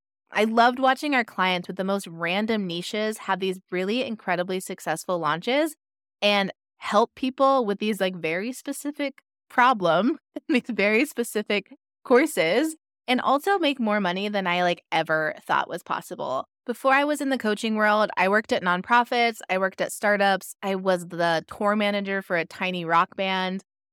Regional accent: Pacific Northwest, United States; now in Los Angeles, United States; I live in Los Angeles, but I'm from the Pacific Northwest, and I am trying to move back to be closer to nature

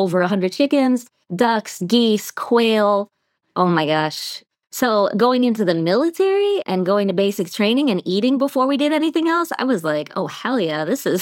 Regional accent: Massachusetts, United States; So I grew up in Massachusetts on a chicken farm.

